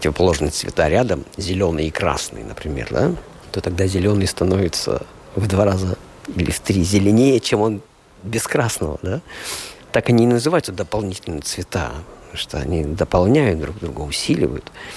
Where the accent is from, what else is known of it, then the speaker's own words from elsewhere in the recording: Kirov Oblast, Russia; Я родом из Кировской области, Вятка.